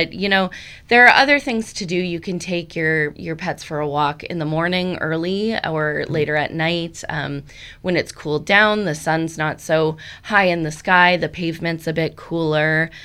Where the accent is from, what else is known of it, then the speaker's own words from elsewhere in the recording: Canada; I'm Canadian, so it's just too hot here from from March on for me.